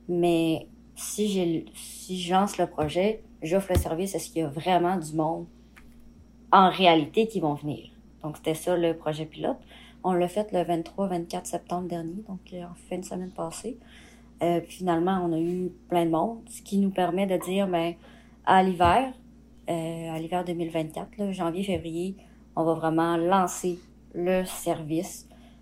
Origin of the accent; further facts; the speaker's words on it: Quebec, Canada; moi, c'est ça, je viens du Saguenay.